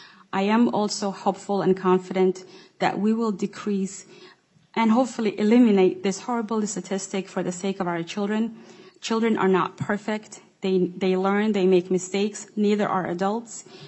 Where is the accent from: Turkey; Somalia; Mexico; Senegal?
Somalia; now in United States; I've lived in many states. Obviously, I'm from Somalia. I've lived in many other countries and other continents.